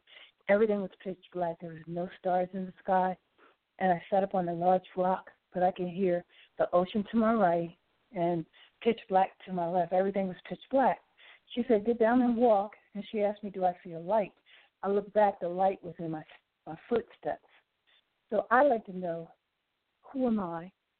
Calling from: New Jersey, United States; I'm calling from Jersey, even though, well, I'm in Jersey currently, put it that way.

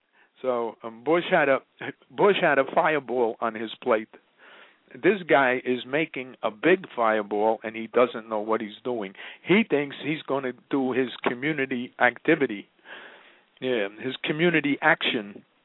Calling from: Tel Aviv, Tel Aviv District, Israel; So this is Israeli intelligence. I'm calling from Tel Aviv.

